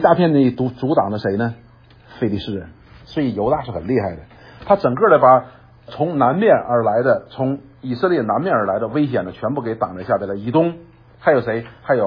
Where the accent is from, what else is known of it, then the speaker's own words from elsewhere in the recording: Northeast China, China; 驴呢我们东北人一般说